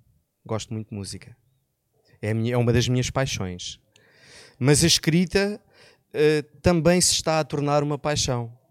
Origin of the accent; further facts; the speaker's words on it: Quarteira, Faro, Portugal; also born or lived in Loulé; adoro a minha terra, sou um nómada, já vivi em Lolé até aos 10 anos, depois, como te disse, os meus pais, por motivos profissionais, foram viver para Quarteira e depois vivi até aos 30